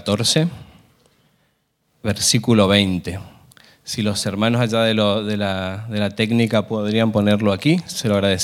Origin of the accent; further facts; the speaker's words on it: Argentina; yo soy argentino y soy producto de una importación de una finlandesa. Me importaron de allá.